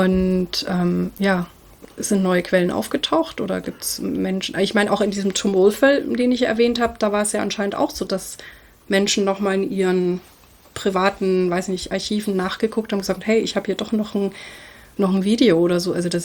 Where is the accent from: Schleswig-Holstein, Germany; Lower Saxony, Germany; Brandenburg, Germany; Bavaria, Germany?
Bavaria, Germany; Also ich bin ja in Franken groß geworden